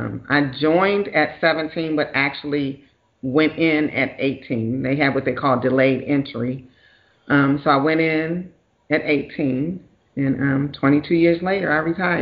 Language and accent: English; Washington, District of Columbia, United States; So I grew up in Washington, D.C., and I had 6 siblings, and we were a single-parent household.